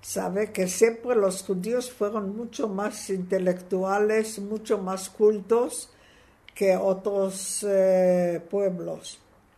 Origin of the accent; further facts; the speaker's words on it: Israel; cuando yo digo soy de Israel, dice: ¿dónde es Israel? Y entonces yo, después de este, digo: yo soy de la Tierra Santa.